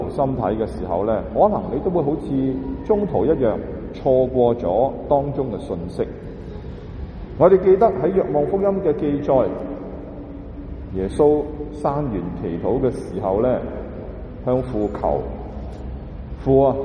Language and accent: Chinese; China; 因为我们中国人的讲法就是什么？